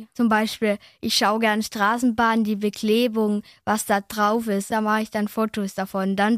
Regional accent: Stuttgart, Baden-Württemberg, Germany; Ich bin 10 Jahre alt und ich komme aus Stuttgart-Vaihingen.

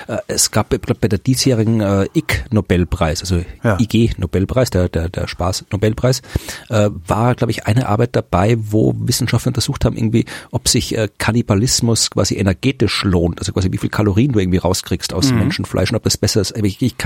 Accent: Austria; Aber ich bin Österreicher, ja.

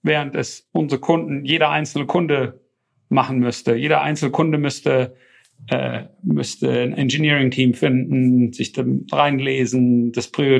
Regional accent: Germany; now in United Kingdom; Ich komme aus Deutschland, lebe in England und habe in anderen Ländern gelebt.

